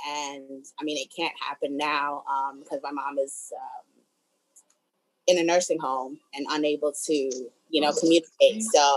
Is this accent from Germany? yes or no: no; Antigua & Barbuda; I'm from the Caribbean as well